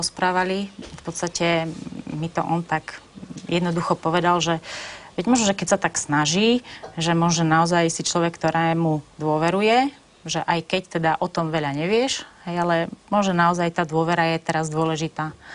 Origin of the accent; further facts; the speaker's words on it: Nižná, Žilina Region, Slovakia; Z Oravy, z Nižnej.